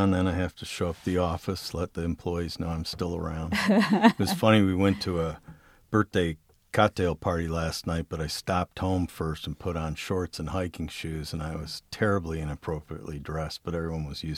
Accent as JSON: {"language": "English", "town": "Cleveland", "region": "Ohio", "country": "United States", "tie": "born or raised there", "said": "So I grew up in Cleveland, Ohio, one of eight kids in a large Italian family."}